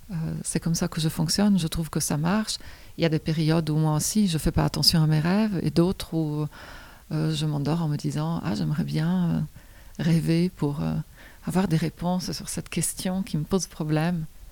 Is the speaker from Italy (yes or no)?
yes; Italy; Moi, je viens d'une région d'Italie où, historiquement, il y avait jusqu'au XVIe, XVIIe siècle des sorciers